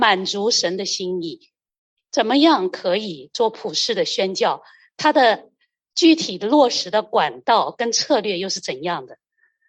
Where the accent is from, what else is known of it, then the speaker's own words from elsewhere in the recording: China; moved away; 我们都是从中国移民来的家庭